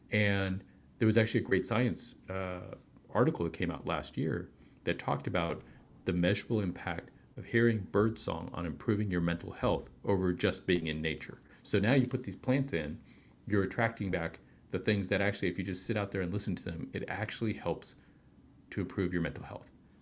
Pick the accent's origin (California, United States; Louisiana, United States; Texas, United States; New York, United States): California, United States; Long Beach; Just like in California, in my hometown of Long Beach, they have a program